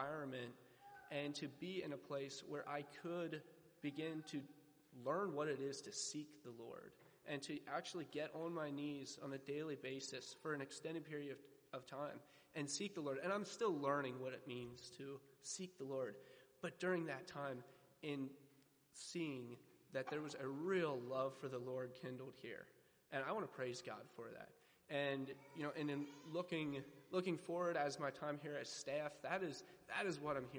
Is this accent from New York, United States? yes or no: no; Pennsylvania, United States; I'm from Pennsylvania.